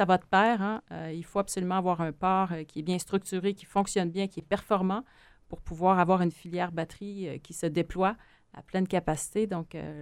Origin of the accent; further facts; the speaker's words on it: Trois-Rivières, Quebec, Canada; Moi, je viens de Trois-Rivières et de voir comme ça des investissements majeurs être réalisés ici à Bécancour